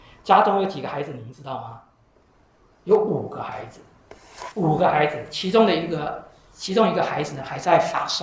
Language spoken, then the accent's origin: Chinese; Taiwan; 你知道我是从台湾来对不对？